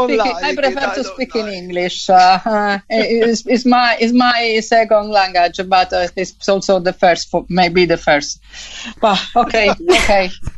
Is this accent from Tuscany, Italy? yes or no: yes; Tuscany, Italy; da toscana ragazza che ha vissuto adolescenza in Toscana, insomma, il mio cuore è stato toccato da questo film